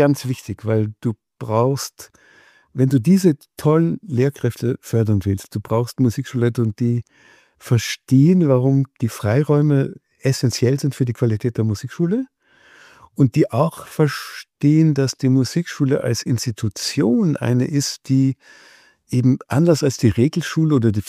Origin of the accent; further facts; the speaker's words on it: Austria; bei uns in Österreich